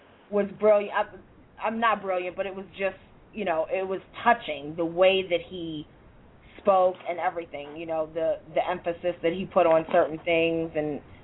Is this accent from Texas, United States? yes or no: no; Maryland, United States; I'm from Maryland